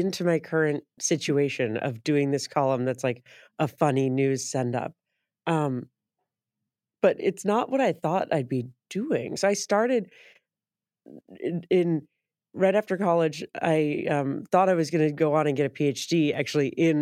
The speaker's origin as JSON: {"language": "English", "town": "San Francisco", "region": "California", "country": "United States", "tie": "born or raised there", "said": "I'm from San Francisco. I born and raised, and my family's all still there."}